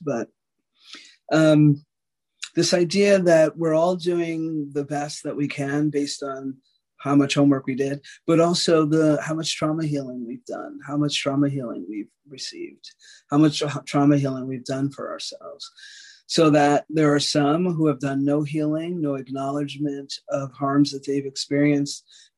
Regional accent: New York, United States; growing up in a very sarcastic family and growing up in New York with a lot of arrogance, it's taken me a lot of work to be vulnerable

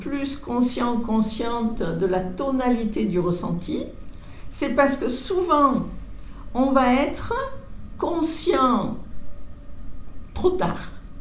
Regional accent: France; Je m'excuse, je suis française, mais ça n'empêche pas.

